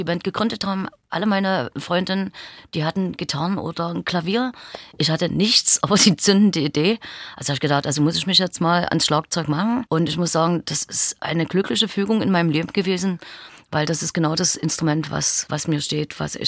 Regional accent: Dresden, Saxony, Germany; also ich bin auch wirklich richtig gebürtiger Dresdner

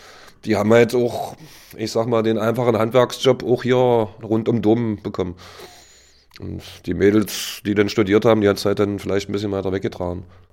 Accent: Magdeburg, Saxony-Anhalt, Germany; born there; 45 Jahre, gebürtig aus Magdeburg.

